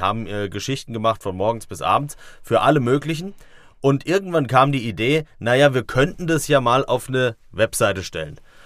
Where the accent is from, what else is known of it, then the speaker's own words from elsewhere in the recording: Neuhof, Hesse, Germany; Ich komme ursprünglich aus Neuhof in der Nähe von Fulda. Diejenigen, die jetzt sich im Landkreis Fulda nicht so auskennen, das ist da, wo der Kaliberg ist, im südlichen Teil des Landkreises.